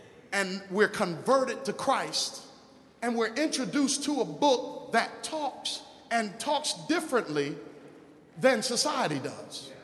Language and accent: English; New York, United States; growing up in New York, I had never referred to that meal we eat after in the evening time.